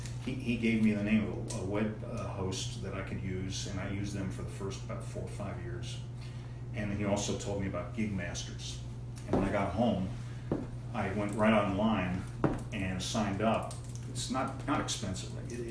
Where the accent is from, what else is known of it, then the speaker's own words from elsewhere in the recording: McLean, Virginia, United States; I grew up in McLean Falls Church.